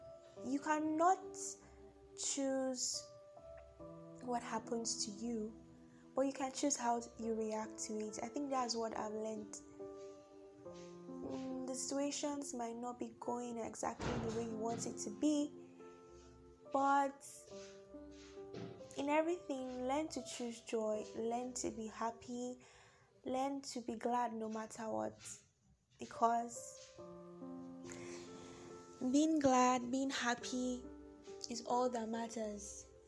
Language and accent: English; Nigeria; I'm from Nigeria, where things might be going somehow now.